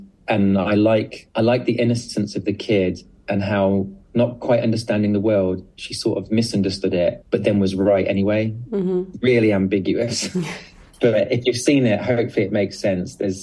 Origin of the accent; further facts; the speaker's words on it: United Kingdom; I'm very British about it